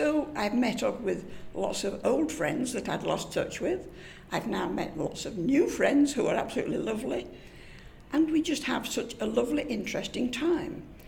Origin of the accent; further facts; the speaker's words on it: Leeds, Yorkshire and the Humber, United Kingdom; born there; I was born in Leeds, yes.